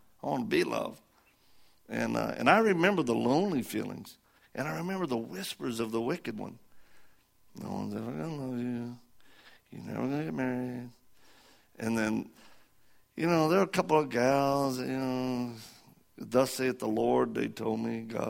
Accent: Missouri, United States; born there; I'm a Christian because I was born in Missouri.

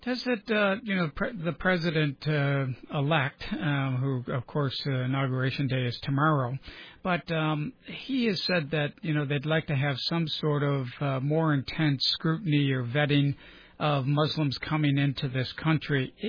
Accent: Buffalo, New York, United States; You have an article that was just posted today from my hometown of Buffalo, New York.

